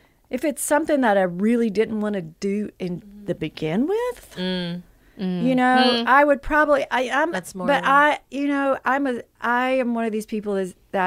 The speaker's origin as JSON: {"language": "English", "region": "the South", "country": "United States", "said": "Now I'm from the South. I was supposed to get a double name."}